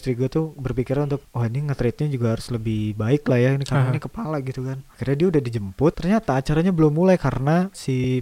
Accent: Jakarta, Indonesia; Akadnya itu gue Betawi kan.

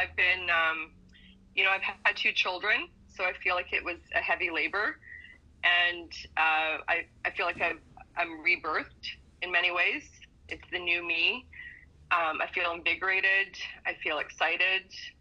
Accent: Vancouver, British Columbia, Canada; I grew up in Skeena Projects in East Vancouver with a single mom. I'm First Nations. I'm Niska, Gitxsan, Cree, Ojibwe, French, and Scottish.

